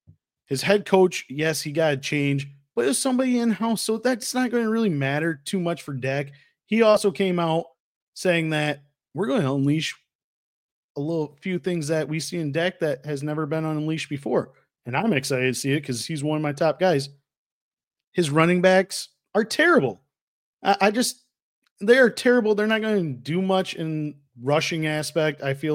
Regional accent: Wisconsin, United States; Sorry if you didn't know, I'm from Wisconsin.

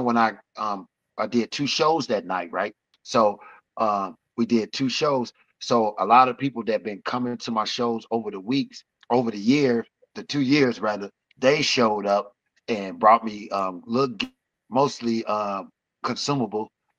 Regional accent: Chicago, Illinois, United States; I'm from Chicago and I have a show on the strip in Vegas.

